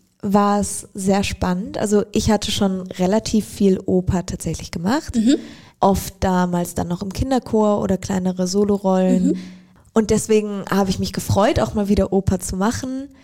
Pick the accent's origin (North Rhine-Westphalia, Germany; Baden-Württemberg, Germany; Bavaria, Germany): North Rhine-Westphalia, Germany; Düsseldorf; born there; weil ich ja gebürtig aus Düsseldorf komme